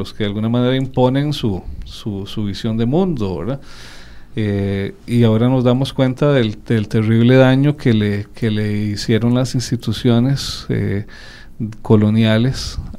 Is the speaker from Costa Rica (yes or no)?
yes; Aserrí, San José, Costa Rica; cuando uno en Aserrí, de donde yo soy, construye una casa